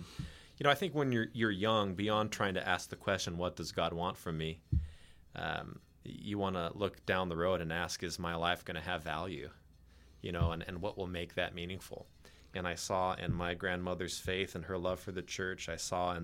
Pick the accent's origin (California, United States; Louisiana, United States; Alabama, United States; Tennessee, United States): California, United States; Carmichael; I did. I was born in Mercy San Juan there in Carmichael.